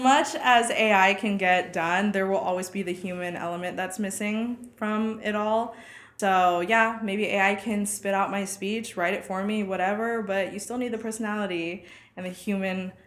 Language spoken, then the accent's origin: English; Philippines; I'm Filipino, and you know, my parents saw success